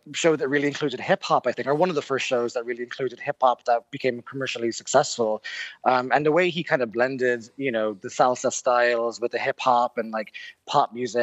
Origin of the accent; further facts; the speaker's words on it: Ireland; it was just really amazing to be kind of welcomed as an Irishman, welcomed into that community.